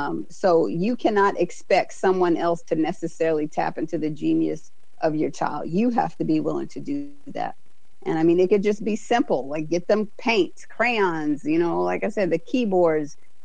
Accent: Alaska, United States; Let's see, recess time, because I'm from Alaska. We could go outside and ice skate.

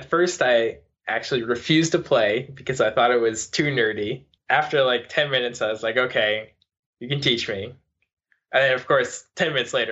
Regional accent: Concord, Massachusetts, United States; Yep, I'm from Concord, Mass, so it's like an hour and a half from Amherst. It's more towards Boston. It's like 40 minutes outside of Boston, so it's like the greater Boston area.

